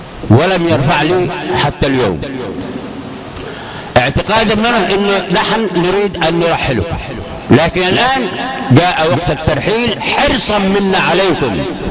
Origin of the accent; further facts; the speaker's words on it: Yemen; فهذا واجبنا نحن أبناء اليمن في هذه المحافظات